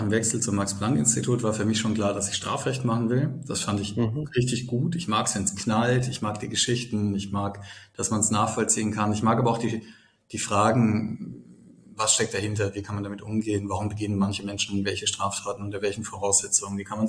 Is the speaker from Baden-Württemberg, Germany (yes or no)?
yes; Baden-Württemberg, Germany; now in Düsseldorf, Germany; weil ich eine Erreichbarkeit haben wollte nach Baden, wo ich herkomme.